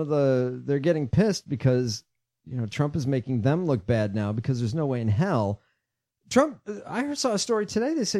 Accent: Illinois, United States; So my home state of Illinois, joining the ranks of the adult states

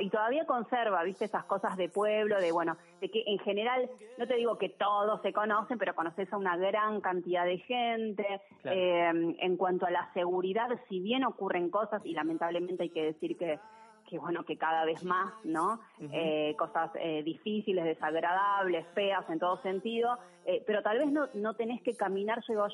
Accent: Buenos Aires, Argentina; soy porteña, nací en Buenos Aires, en Capital Federal, sí. Tuve muchas mudanzas, me acuerdo, de chica, y bueno, terminé, digamos, que creciendo toda la adolescencia

